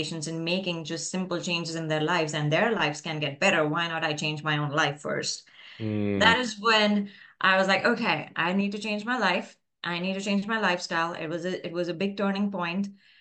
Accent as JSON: {"language": "English", "country": "India", "said": "being an Indian, my parents wanted me to be a doctor or an engineer."}